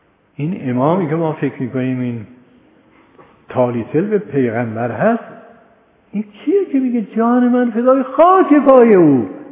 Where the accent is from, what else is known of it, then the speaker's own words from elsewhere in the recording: Iran; فهمید که من ایرانی هستم.